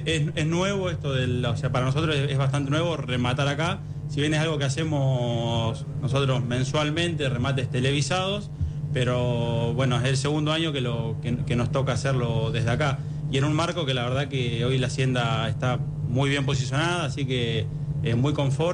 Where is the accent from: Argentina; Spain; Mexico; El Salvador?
Argentina; Brandsen, Buenos Aires Province; Yo soy, o sea, nacido en Bransen, criado en Bransen. Si bien hoy en día es una consignataria grande, arrancó como algo todo muy, muy familiar.